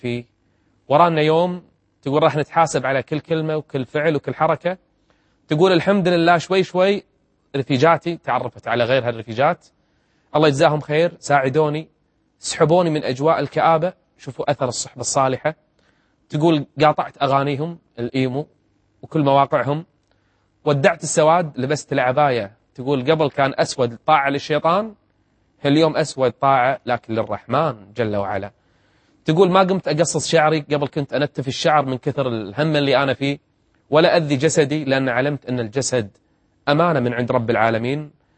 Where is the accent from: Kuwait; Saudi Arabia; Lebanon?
Kuwait; وهو مدير الطب النفسي أصلا عندنا بالكويت